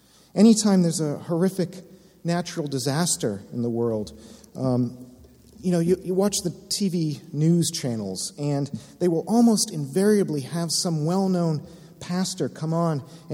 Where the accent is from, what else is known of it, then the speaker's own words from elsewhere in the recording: United States; now in Canada; And I'm sorry, I'm from the States. I can't think of any Canadian examples.